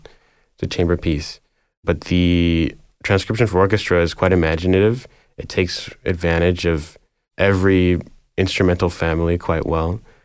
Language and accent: English; Richmond Hill, Ontario, Canada; also born or lived in East York; I grew up in East York, and then I moved to Richmond Hill when I was pretty young, 6.